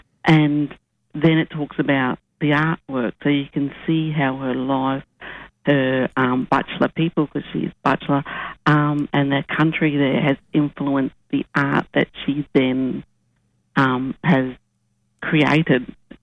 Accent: Woodridge, Queensland, Australia; also born or lived in Keppel Islands; So I'm a Wappalburra woman now. Come from the Keppel Islands off the coast of Rockhampton, and I grew up out there in Woodridge on Yagara country.

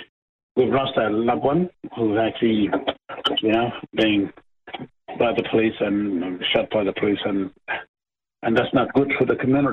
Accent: Yundabo, Northern Territory, Australia; I'm a Wadri speaker. I'm from Yundabo, and I live about 300 k's from Alice Springs. Yes. And I'm a Wadri man.

